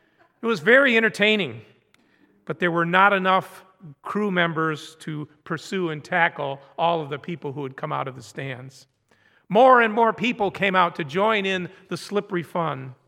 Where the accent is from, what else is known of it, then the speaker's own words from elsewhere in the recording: Stanton, Michigan, United States; I was going to mention, too, that I'm a Michigan native. I was born in Greenville, lived and went to high school in Stanton, Michigan. Does anyone know where Stanton is?